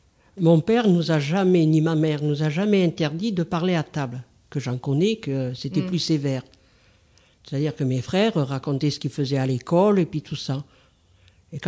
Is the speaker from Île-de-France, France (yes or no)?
no; Bordeaux, Nouvelle-Aquitaine, France; born there; moi je suis né à Bordeaux, à Saint-Bruno.